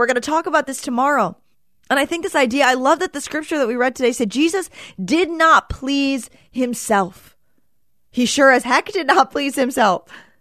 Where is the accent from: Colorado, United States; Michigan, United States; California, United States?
Michigan, United States; Sometimes I can be like, oh, the weather. I'm from Michigan.